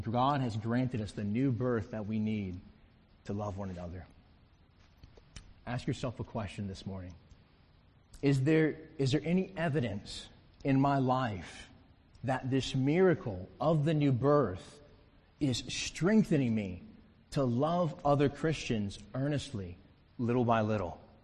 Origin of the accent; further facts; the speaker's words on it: South Carolina, United States; I grew up in South Carolina. I would have thought, man, there's no way grass can survive that.